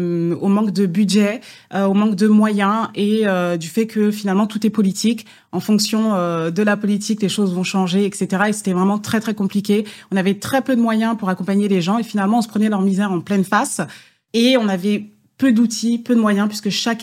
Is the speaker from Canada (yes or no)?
no; Île-de-France, France; Alors moi, je suis née en 90, hein, puisque 34 ans, ouais. Voilà. Et j'ai vécu en région parisienne uniquement. J'ai grandi en région parisienne.